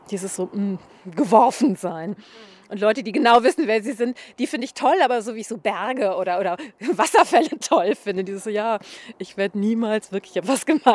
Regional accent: Düsseldorf, North Rhine-Westphalia, Germany; ich hätte niemals sagen können, ah, ich komme aus Oberbilk. Inzwischen kann ich

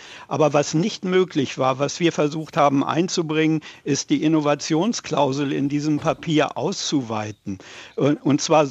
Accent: Schleswig-Holstein, Germany; Und ich komme ja aus Schleswig-Holstein

